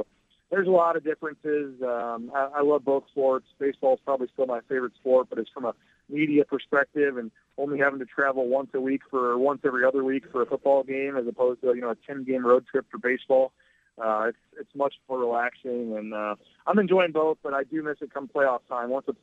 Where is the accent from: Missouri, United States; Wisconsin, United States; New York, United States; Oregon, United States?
Missouri, United States; St. Louis; I grew up born and raised in St. Louis